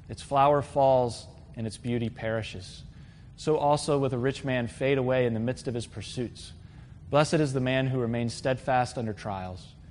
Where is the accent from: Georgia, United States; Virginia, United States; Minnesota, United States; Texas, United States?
Virginia, United States; Virginia Beach; I grew up in Virginia Beach, and we used to go out to the bay on these paddle boards.